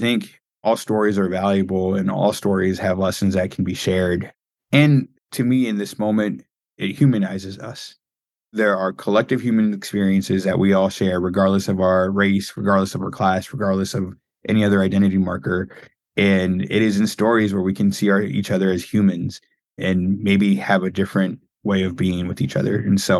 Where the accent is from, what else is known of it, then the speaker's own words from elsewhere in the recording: Miami, Florida, United States; born there; I was born in Miami, Florida. My parents are immigrants. They came to this country from Nicaragua in the early 80s.